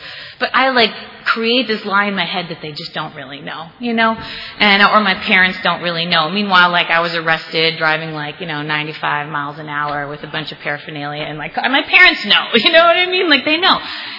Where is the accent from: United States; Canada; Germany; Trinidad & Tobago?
Canada; I am Canadian, actually